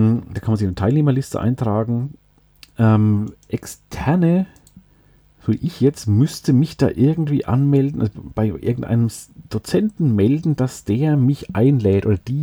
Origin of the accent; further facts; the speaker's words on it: Schweinfurt, Bavaria, Germany; born there; die Stadt Haßfurt, unweit meiner Geburtsstadt Schweinfurt